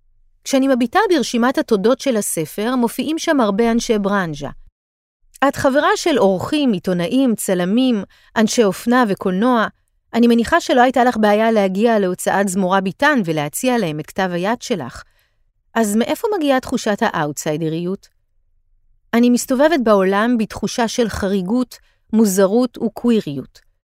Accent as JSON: {"language": "Hebrew", "town": "Tel Aviv", "region": "Tel Aviv District", "country": "Israel", "tie": "born or raised there", "also_born_or_lived": "Rishon LeZion", "said": "אני נולדתי בתל אביב, וכשהייתי בת 16 עברנו לראשון לציון. חזרתי לתל אביב בסביבות הצבא."}